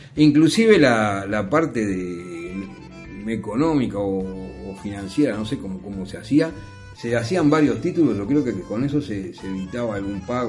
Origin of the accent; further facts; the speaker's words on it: Uruguay; en el año 68, siendo el primer uruguayo que entró en esa revista